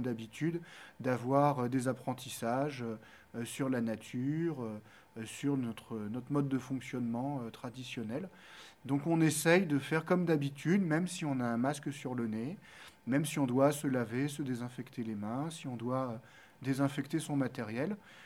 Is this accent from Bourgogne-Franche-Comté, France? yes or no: no; Hauts-de-France, France; Je suis originaire du Pas-de-Calais. Je suis venu m'installer dans la Drôme après une visite amicale